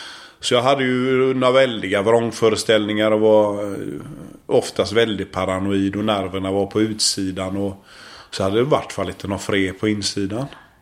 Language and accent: Swedish; Norway; now in Sweden; Det har ju att göra med att jag är faktiskt norrman. Född i Norge, så utvandrat till Sverige som jag sa här tidigare.